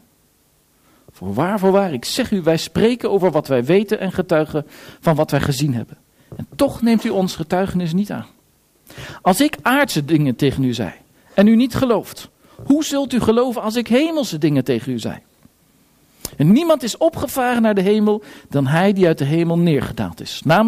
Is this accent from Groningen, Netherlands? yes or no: yes; Winschoten, Groningen, Netherlands; Ik kom uit Nederland. Ja, Winschoten heb ik maar niet gezegd, want daar weet niemand waar dat ligt.